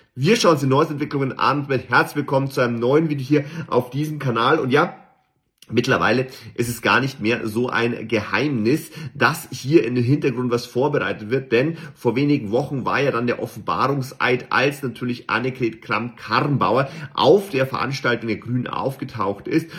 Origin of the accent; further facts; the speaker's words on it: Bavaria, Germany; auch für mich als Bayer mittlerweile leider ein Riesenproblem